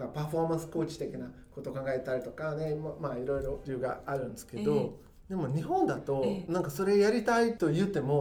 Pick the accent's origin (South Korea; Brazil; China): Brazil; 僕がブラジル人なんですけど